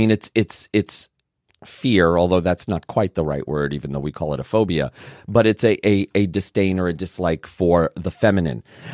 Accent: Brooklyn, New York, United States; I grew up in Brooklyn. In fact, my father went to the same high school as Bernie Sanders.

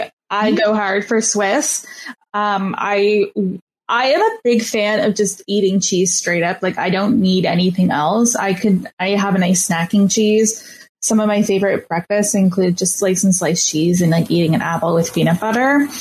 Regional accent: Canada; I'm Canadian.

